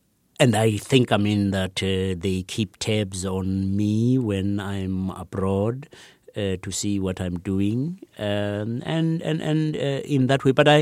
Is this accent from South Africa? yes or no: yes; South Africa; Most people would know that I'm a South African. I've been born there. My parents were born there, their parents, and so forth.